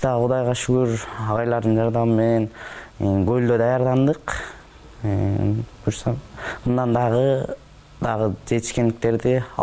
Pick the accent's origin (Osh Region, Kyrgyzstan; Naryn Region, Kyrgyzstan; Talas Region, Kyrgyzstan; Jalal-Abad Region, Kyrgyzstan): Jalal-Abad Region, Kyrgyzstan; Tereksuu; Өзүм мен Жалал Абад областына караштуу Токтоло районунун Терексүү деген айылында туулуп өскөм. Ал жакта 7-нчи класска чейин окугам.